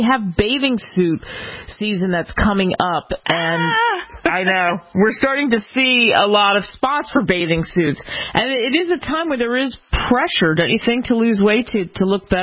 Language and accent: English; Philadelphia, Pennsylvania, United States; I'm from Philly, so they have this Philly cheesesteak sandwich.